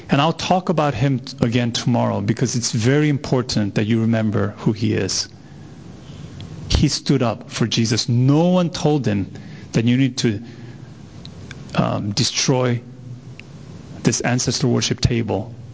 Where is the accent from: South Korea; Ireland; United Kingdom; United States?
South Korea; I've witnessed this when I was growing up in Korea